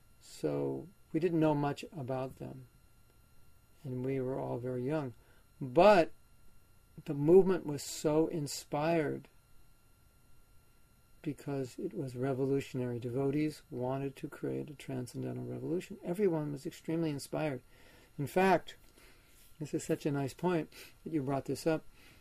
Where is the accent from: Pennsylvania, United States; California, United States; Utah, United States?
California, United States; Los Angeles; So I was raised in Los Angeles. My parents were living there.